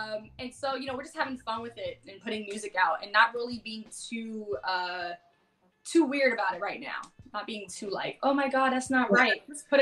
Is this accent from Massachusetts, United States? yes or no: yes; Boston, Massachusetts, United States; born there; No, I was born in Boston.